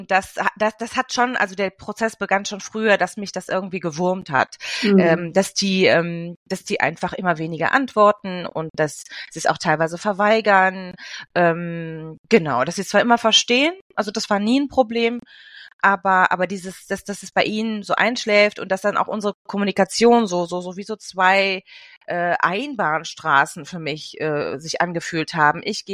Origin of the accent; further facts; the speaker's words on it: Germany; Ich bin Deutsch-Französin. Das heißt, ich habe eine deutsche Mama und einen französischen Papa. Ich bin aufgewachsen in Deutschland. Also wirklich ausschließlich in Deutschland und habe meine Zweisprachigkeit vor allem durch meine Großeltern in Frankreich erworben als Kind